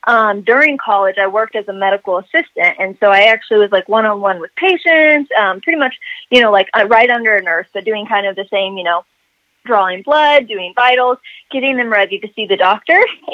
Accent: Indiana, United States; But going back to like where I grew up in Indiana, like we didn't talk about that.

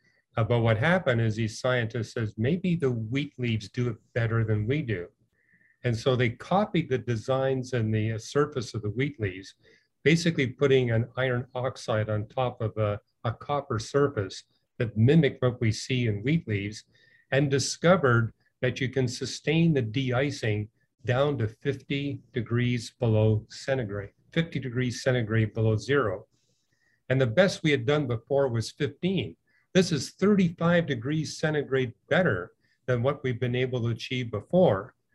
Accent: Canada; Well, Jeff, I grew up in Canada

